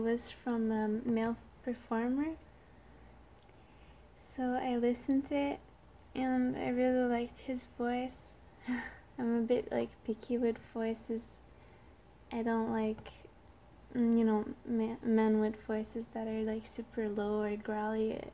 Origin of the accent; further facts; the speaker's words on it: Canada; first language French; English is a second language; I'm from Canada. Some people wonder about my accent. It's actually because my first language is French.